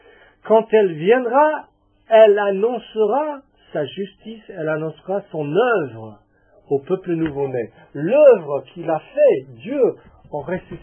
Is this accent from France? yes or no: yes; France; Maintenant, en tant que Français, nous avons du problème à comprendre